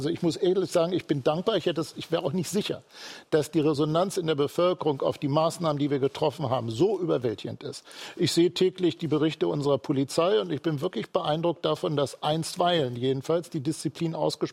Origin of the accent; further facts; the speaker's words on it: Hanover, Lower Saxony, Germany; Bei mir war es meine Heimatstadt Hannover.